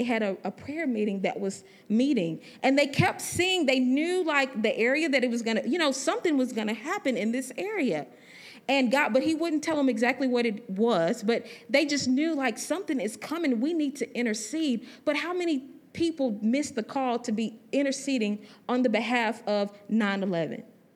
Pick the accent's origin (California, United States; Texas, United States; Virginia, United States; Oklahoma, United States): Texas, United States; Huntsville; now in Conroe, United States; I'm originally from Huntsville, but I've been living in Conroe.